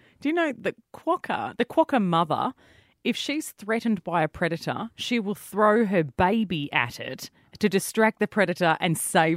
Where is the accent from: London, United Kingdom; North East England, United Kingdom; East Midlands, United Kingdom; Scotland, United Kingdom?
London, United Kingdom; Belmont; Yeah, well, I grew up in Belmont. It's my hood. It's my hood. I was there until I was about 12, I guess.